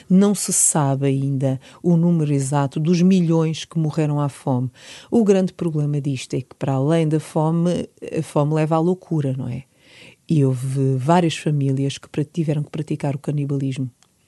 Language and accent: Portuguese; Brazil; born there; Não, eu por acaso nasci no Brasil.